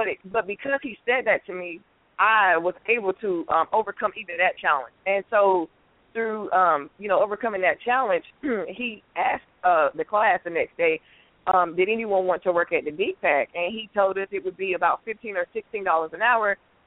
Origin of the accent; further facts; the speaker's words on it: North Carolina, United States; I'm from Sampson County, so I'm talking real country.